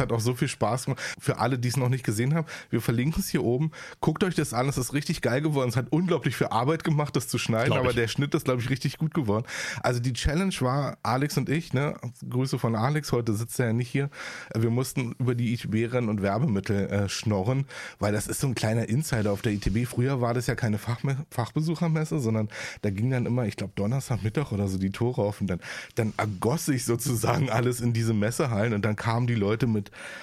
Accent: Berlin, Germany; Ich ja natürlich als Berliner sehr oft mit Air Berlin geflogen bin.

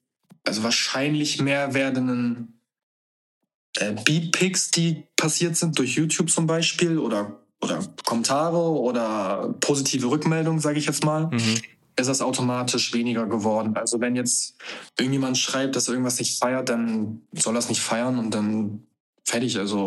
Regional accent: Northern Germany, Germany; Ich komme oben aus dem Norden

